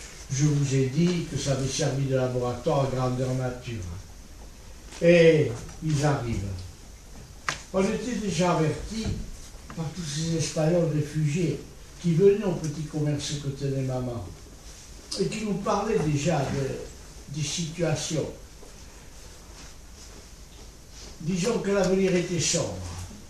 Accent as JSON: {"language": "French", "town": "Bègles", "region": "Nouvelle-Aquitaine", "country": "France", "tie": "born there", "said": "Je suis né en 22 à Bègles. Je suis fils d'étranger."}